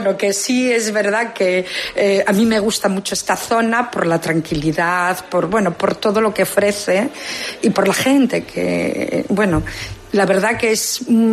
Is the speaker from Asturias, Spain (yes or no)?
yes; Cudillero, Asturias, Spain; yo soy de Cudillero